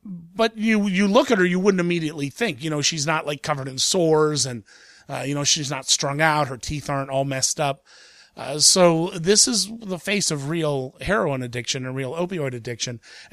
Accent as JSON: {"language": "English", "country": "United States", "said": "And the first thing I noticed it as an American is this is dealing with the impact of the opioid crisis in Canada."}